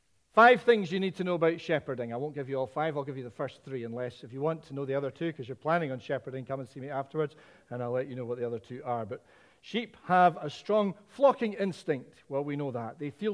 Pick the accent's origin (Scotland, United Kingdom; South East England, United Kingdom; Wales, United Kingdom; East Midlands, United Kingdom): Scotland, United Kingdom; Edinburgh; I was born and brought up in Edinburgh. I've lived most of my life in the West more than I did in Edinburgh. And I've not lived a huge amount of time. You know, I'm not a country guy. I'm not a green welly bloke.